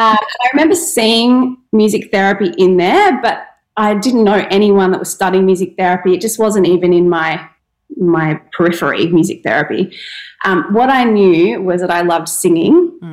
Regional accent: Brisbane, Queensland, Australia; So I grew up in Brisbane, but I have Tasmanian family.

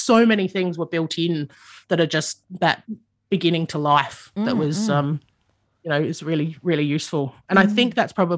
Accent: Adelaide, South Australia, Australia; I grew up in the suburbs of Adelaide.

